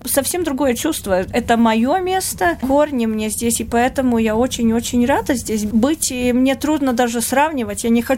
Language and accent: Russian; Roja, Kurzeme, Latvia; also born or lived in Daugavpils / Riga; я сама родилась в Даугавпилсе, потом мои родители жили в Рое, в Талсинском районе, потом в Риге просто жила, когда училась и начала работать уже по профессии.